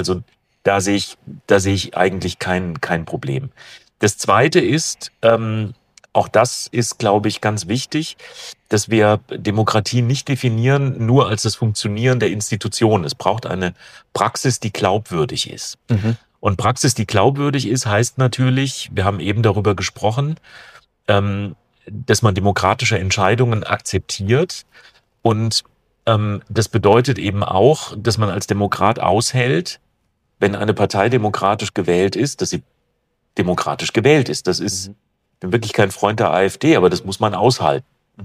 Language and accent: German; Baden-Württemberg, Germany; Ich komme aus Baden-Württemberg